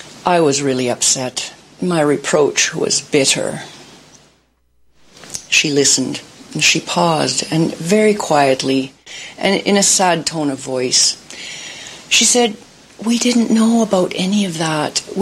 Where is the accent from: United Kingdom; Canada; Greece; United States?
Canada; I was born and raised in Canada, first-generation Canadian citizen of German heritage. My parents both came from Germany. They immigrated to Canada in 1951 and 52, respectively.